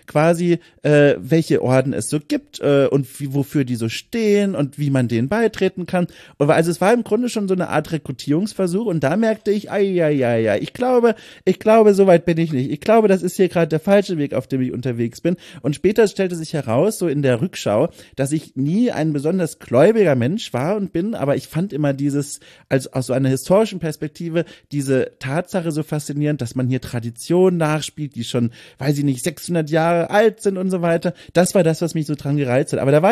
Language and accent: German; Bavaria, Germany